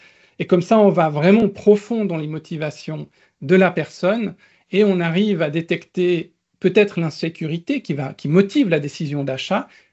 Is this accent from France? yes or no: no; Switzerland; Enfin, c'est des francs en Suisse, mais c'est des euros, là, puisque je suis suisse.